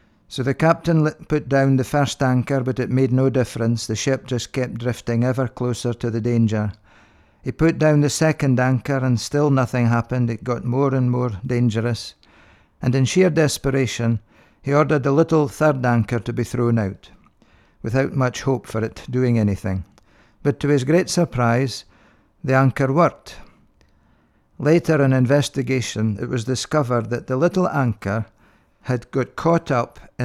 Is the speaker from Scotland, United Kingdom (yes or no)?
yes; Fraserburgh, Scotland, United Kingdom; Here's another song about anchors from … who's a man from my hometown of Fraserburgh.